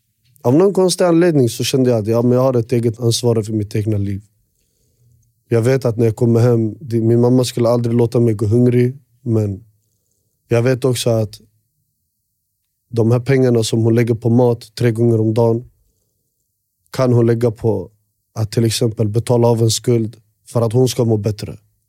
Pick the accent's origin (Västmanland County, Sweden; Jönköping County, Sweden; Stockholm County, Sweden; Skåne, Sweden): Västmanland County, Sweden; Västerås; Alltså jag är född och uppväxt i Råby.